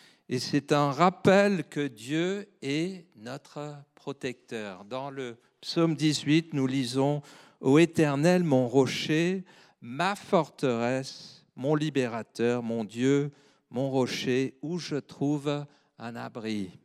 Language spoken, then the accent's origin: French; United Kingdom; also born or lived in Paris; now in Nyon, Switzerland; Et nous sommes devenus des Vaudois. Alors, ça fait plus de 60 ans que nous sommes britanniques et moins de 3 ans que nous sommes Vaudois. Nous sommes des jeunes Suisses.